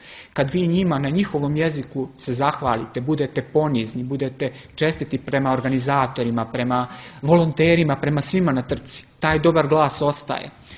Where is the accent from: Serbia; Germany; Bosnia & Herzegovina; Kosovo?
Serbia; born there; Ja sam privilegovan što sam rođen u pravoj veri, pravoslavnoj, i što sam rođen u Srbiji.